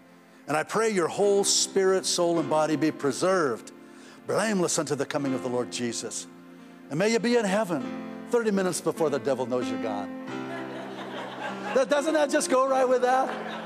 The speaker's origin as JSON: {"language": "English", "country": "Ireland", "said": "because I'm an Irish guy."}